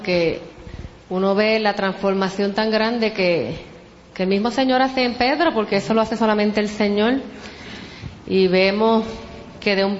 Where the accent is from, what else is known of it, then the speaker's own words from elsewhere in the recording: Puerto Rico; podríamos decir quizás nosotros como acá, como puertorriqueños.